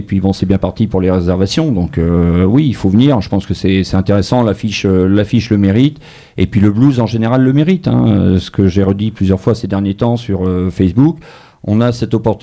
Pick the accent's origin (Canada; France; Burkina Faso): France; Chez nous, en France, tu vois